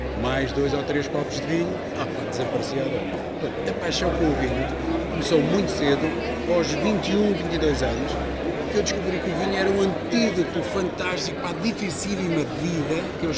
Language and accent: Portuguese; Beira, Portugal; alguns bocados daquela serra são a minha beira. Eu sou beirão. Os meus genes são beirões. Portanto, ali sinto-me também em casa.